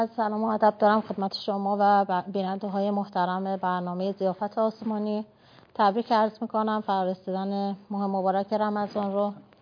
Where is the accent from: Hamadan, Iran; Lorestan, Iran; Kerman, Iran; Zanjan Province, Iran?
Lorestan, Iran; Borujerd; ما اهل لرستان هستیم، شهرستان بروجرد.